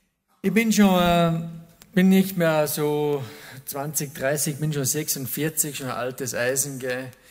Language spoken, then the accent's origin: German; Austria; Ich bin aus Österreich.